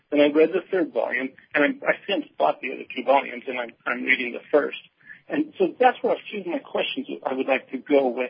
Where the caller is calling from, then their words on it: Austin, Texas, United States; I'm calling from Austin, Texas. But I'll tell you, my home is actually in Idaho.